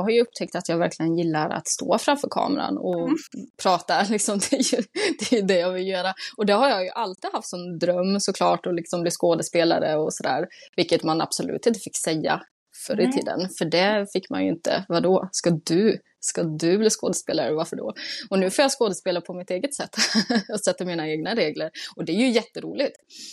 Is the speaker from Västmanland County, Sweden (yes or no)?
no; Tidaholm, Västra Götaland County, Sweden; jag är uppvuxen i Tidaholm som är en industristad.